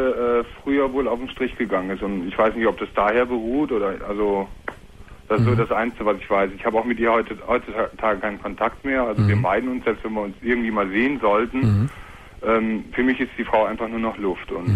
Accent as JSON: {"language": "German", "town": "Düsseldorf", "region": "North Rhine-Westphalia", "country": "Germany", "tie": "born there", "said": "ich bin in Düsseldorf geboren."}